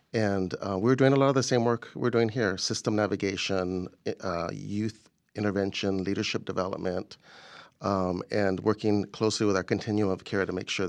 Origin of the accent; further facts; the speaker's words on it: Santa Monica, California, United States; Yeah, well, it started in West Los Angeles in Santa Monica area. That's where I grew up and went to high school. And, you know, grew up in a very diverse community